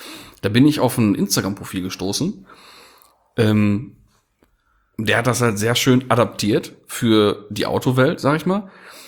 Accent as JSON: {"language": "German", "country": "Poland", "said": "ich bin Polin"}